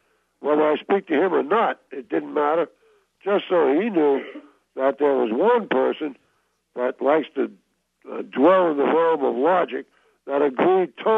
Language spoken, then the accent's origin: English; New York, United States; And, of course, from my accent, you probably know I came out of New York originally.